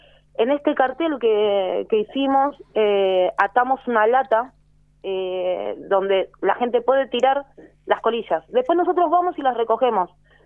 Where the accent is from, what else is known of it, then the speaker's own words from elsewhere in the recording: Buenos Aires, Argentina; Yo vengo de Buenos Aires, Buenos Aires era un desastre en los 90.